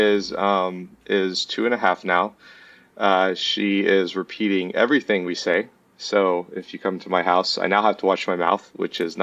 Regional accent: Texas, United States; So my dad was in the chemical industry, which I'm from Texas. So we just went up and down I-10, depending on where his work took us.

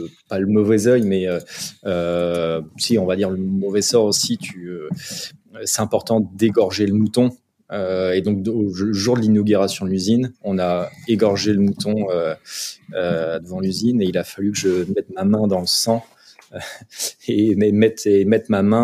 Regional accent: Brittany, France; Je suis originaire de Bretagne. Donc, ville de bord de mer.

